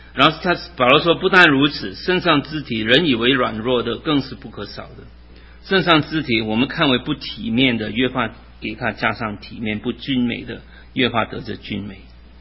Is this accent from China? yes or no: yes; China; now in United States; 我们在美国，我特别在中国长大也是一样